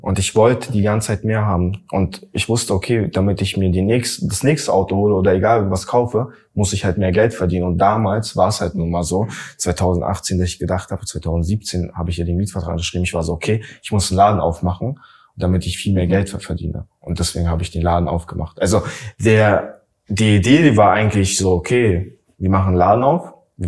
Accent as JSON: {"language": "German", "country": "Latvia", "tie": "born or raised there", "moved": "yes", "said": "wo wir Lettland besucht haben, ne, wo ich aufgewachsen bin"}